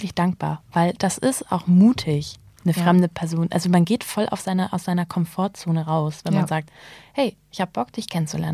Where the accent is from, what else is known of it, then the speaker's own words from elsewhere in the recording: Kiel, Schleswig-Holstein, Germany; in Kiel, in meiner Heimatstadt